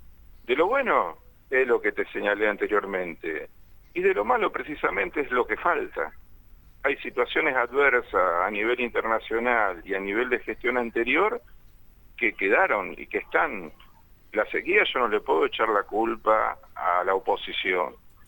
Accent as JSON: {"language": "Spanish", "country": "Argentina", "said": "Somos la Argentina, somos un país importante en el contexto internacional."}